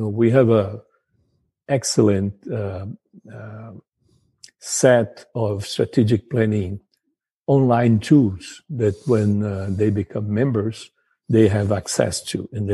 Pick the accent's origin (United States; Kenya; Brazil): Brazil; I'm originally from Brazil